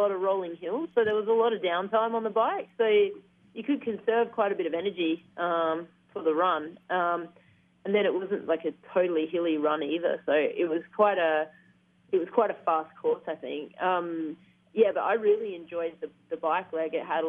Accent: Brisbane, Queensland, Australia; I'm from Brisbane

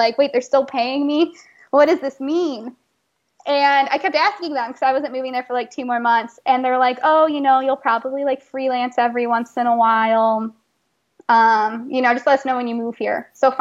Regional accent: Chicago, Illinois, United States; I was in Chicago, which is my hometown.

